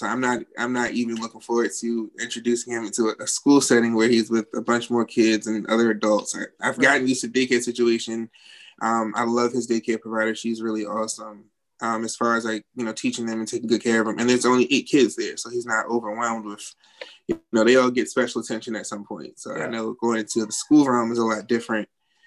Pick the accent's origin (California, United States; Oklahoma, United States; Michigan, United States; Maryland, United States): Maryland, United States; Baltimore; I'm 31. I'm from Baltimore, Maryland.